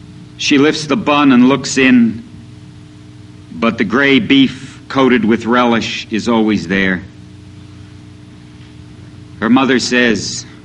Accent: Detroit, Michigan, United States; I come from Detroit.

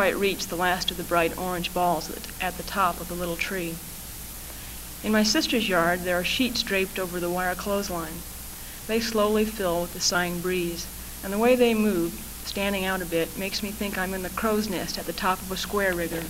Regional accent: Phoenix, Arizona, United States; but then this half the neighborhood I grew up with in Phoenix showed up

